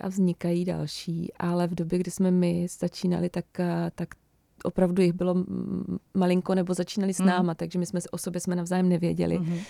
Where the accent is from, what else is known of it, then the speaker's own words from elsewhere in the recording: Brno, South Moravian Region, Czechia; já jsem z Brna, takže jsem začala hledat v Brně.